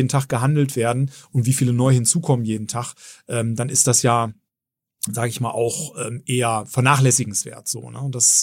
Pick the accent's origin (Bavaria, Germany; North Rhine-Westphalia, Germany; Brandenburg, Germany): North Rhine-Westphalia, Germany; Bielefeld; ich bin in Bielefeld geboren. Insofern bin ich schon waschechter Ostwestfale und auch gerne in der Region.